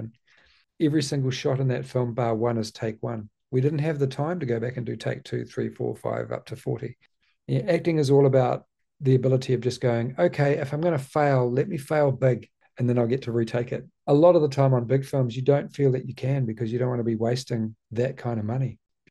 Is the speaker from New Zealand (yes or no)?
yes; New Zealand; There are places we've been to that Mozart played, Beethoven played, and you know, as a Kiwi, that's not something you even dream about.